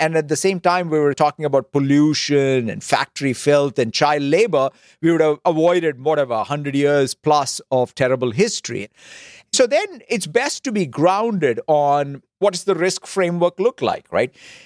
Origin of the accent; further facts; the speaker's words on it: Hyderabad, Telangana, India; I always, as a kid growing up in Hyderabad, India